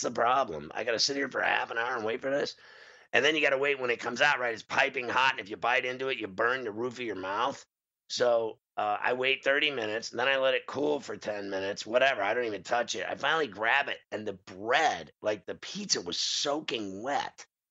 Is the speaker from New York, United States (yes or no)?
yes; New York City, New York, United States; we're from New York, so, right? We have great pizza here